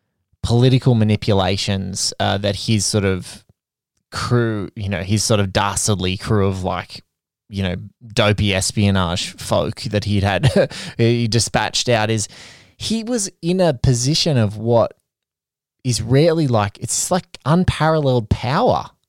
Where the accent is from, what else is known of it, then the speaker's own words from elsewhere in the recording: Australia; And so as an Australian looking at a film that's set in Washington from very far away